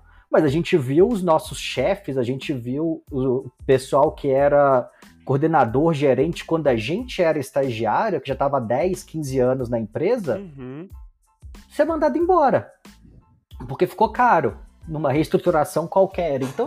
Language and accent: Portuguese; Ipatinga, Minas Gerais, Brazil; sou de uma cidade industrial, né? Todo mundo aqui já cansou de me ouvir falando que eu sou de Ipatinga. Ipatinga é a cidade industrial, a cidade da Uzi Minas.